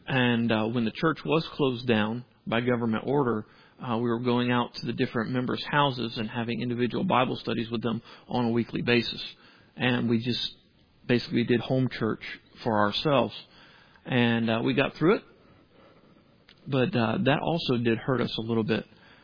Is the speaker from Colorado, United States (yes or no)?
no; Columbus, Georgia, United States; I grew up in Columbus, Georgia, right next to Fort Benning military base.